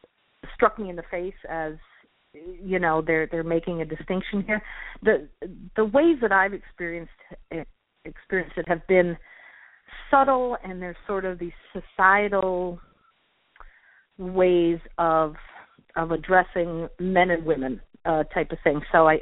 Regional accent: Midwest, United States; moved away; because I live in South Louisiana, but I'm not from here. So we've lived here for 13 years, and I moved here from the Midwest.

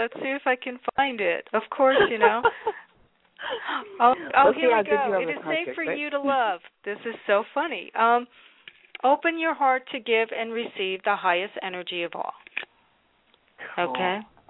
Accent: New Jersey, United States; now in North Carolina, United States; I'm originally from Jersey. I'm in North Carolina now, but a lot of times I go with Jersey seasons.

